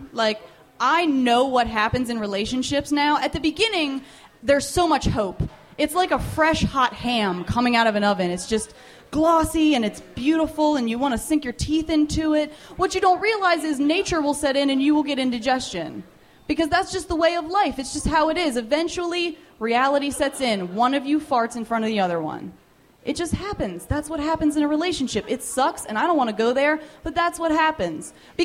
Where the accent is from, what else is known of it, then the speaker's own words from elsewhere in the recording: United States; Really what it is I'm American and I hoard everything